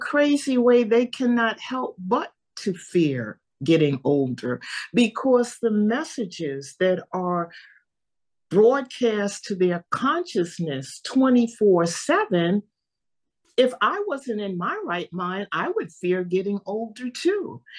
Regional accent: New York City, New York, United States; born there; I was born in New York City, Presbyterian Hospital, August 24th, 1952.

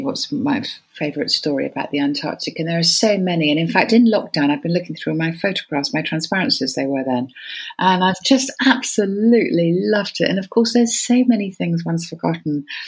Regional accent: England, United Kingdom; coming from England, as I do, being very English, as I regrettably am

